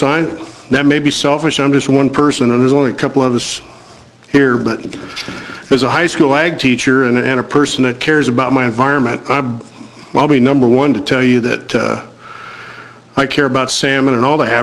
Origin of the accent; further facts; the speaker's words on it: Eugene, Oregon, United States; And even though Florence is a beautiful area and I love it here, and I am an Oregonian, I was born in Eugene, and I plan to retire here, and I want to retire on my property in Coast Village.